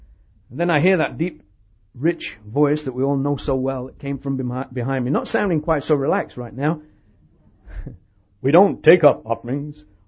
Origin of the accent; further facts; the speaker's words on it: United Kingdom; now in United States; I said, I'm British. I'm trying to get friends with the people, let them know. I'm really British. You know, I've lived in America a long time, and I sound Australian because I've got a bit of American and a bit of British.